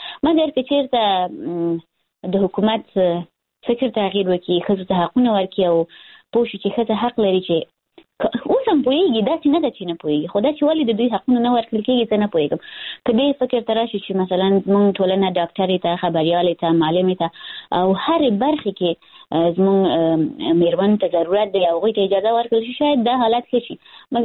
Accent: Afghanistan; born there; ای کاش زه بیخي په افغانستان کې پیدا نه وای، زه په داسې ملک کې پیدا شوی یم چې همیشه پکې جنګ دی

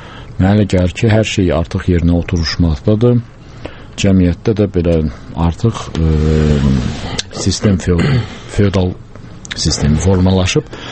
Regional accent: Baku, Azerbaijan; Mən NZS-də böyümüşəm. NZS-də daima zavodlar çalışırdı. Onun tüstüsünü, yəni belə də tüstüsü ilə böyümüş insan kimi

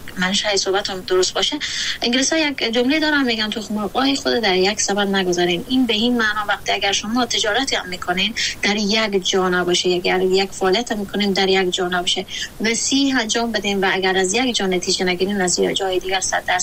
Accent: Afghanistan

